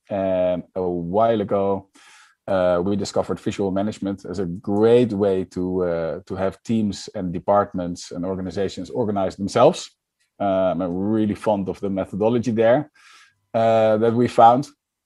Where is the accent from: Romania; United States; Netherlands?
Netherlands; English is a second language; I'm from the Netherlands.